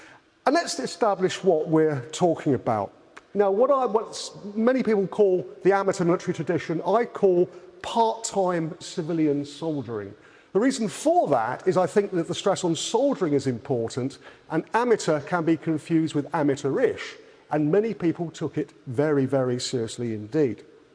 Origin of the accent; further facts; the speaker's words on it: London, United Kingdom; although I am now in exile in the Home Counties, I'm a Londoner born and bred.